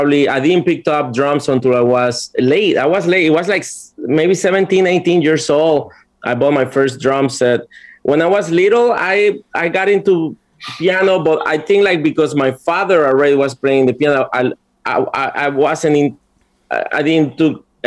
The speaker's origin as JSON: {"language": "English", "country": "Panama", "tie": "born or raised there", "said": "I'm born and raised in Panama."}